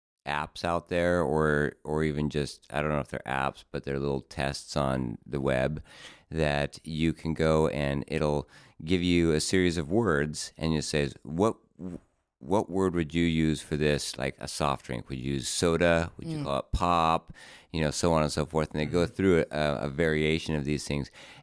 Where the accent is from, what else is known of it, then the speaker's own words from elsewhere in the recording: Sandpoint, Idaho, United States; also born or lived in Salt Lake City, United States; I grew up, so I was born in Salt Lake City, grew up there till I was 8 years old, and then I moved to northern Idaho, Sandpoint, Idaho, which is an hour south of the Canadian border.